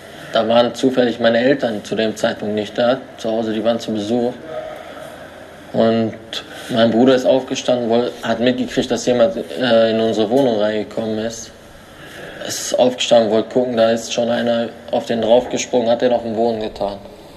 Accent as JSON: {"language": "German", "country": "Germany", "tie": "born there", "said": "Also ich und meine kleinen Geschwister, wir sind in Deutschland geboren, wir haben keine Straftaten."}